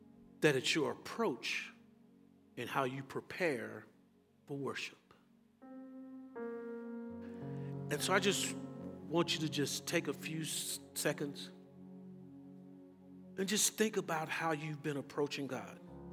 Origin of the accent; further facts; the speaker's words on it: Texas, United States; accent: Texas; excuse my broken English, but my Texas accent